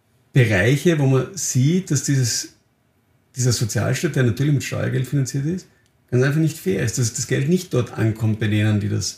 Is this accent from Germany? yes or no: no; Austria